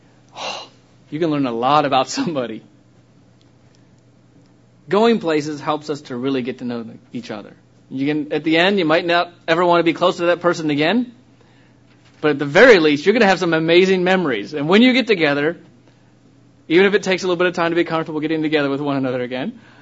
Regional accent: Ohio, United States; there was one feast where I grew up in Ohio.

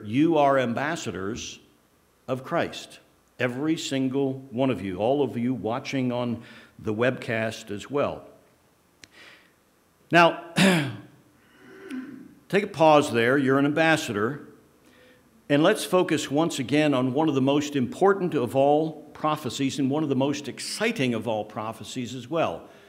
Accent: United States; I had the privilege as a young person of growing up near Washington, D.C.

